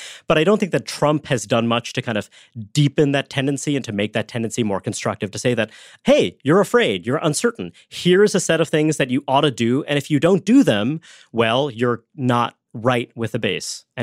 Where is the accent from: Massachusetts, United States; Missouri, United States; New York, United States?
New York, United States; Brooklyn; My parents are immigrants. I was born in 1979. And, you know, when I was growing up, Brooklyn, my hometown, was very much a city of white ethnics.